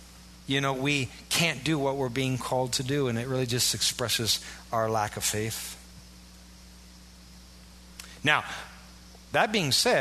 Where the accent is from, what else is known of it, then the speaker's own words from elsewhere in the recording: United States; I'm specially anointed because I'm white and from America.